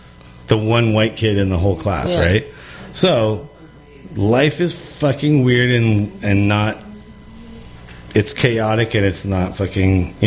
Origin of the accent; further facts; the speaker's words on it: San Francisco, California, United States; And I'm, like, growing up as just the white kid, but I grew up in San Francisco. So I was the minority in San Francisco.